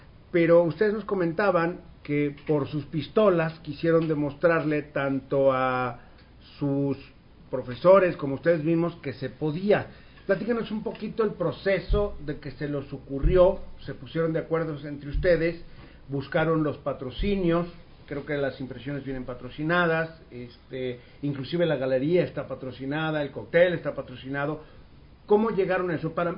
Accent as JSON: {"language": "Spanish", "town": "Abolengo", "region": "Jalisco", "country": "Mexico", "tie": "born or raised there", "said": "del pueblo de donde soy yo, Abolengo, Jalisco"}